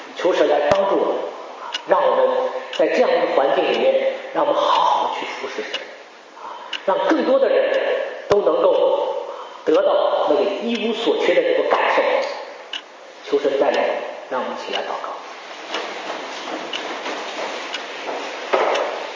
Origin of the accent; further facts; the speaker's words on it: China; now in Canada; 我为什么从大陆移民到加拿大啊？